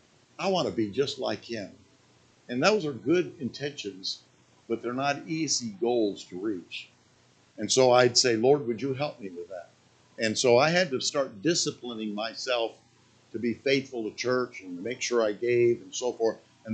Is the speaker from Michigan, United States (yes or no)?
yes; Michigan, United States; I didn't come from a Christian family when I was born and raised up in Michigan.